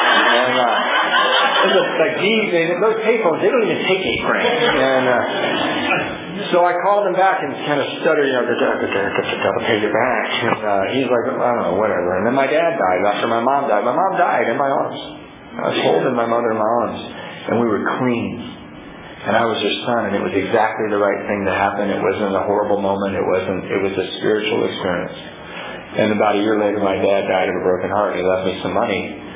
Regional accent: Ireland; You know, and I'm full of sarcasm. I'm Irish.

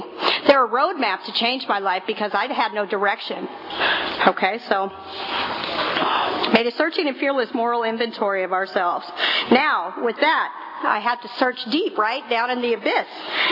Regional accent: Hayward, California, United States; I don't know where you guys came from, but I came from Hayward, and when I was growing up, I was unliked, unloved, and unwanted.

